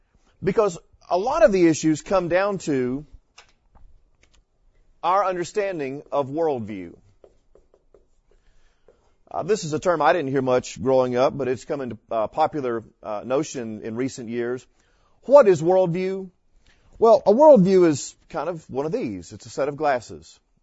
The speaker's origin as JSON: {"language": "English", "region": "Florida", "country": "United States", "tie": "born or raised there", "said": "When I was growing up in Florida, my little hometown, 3,000 people, two stoplights, two caution lights."}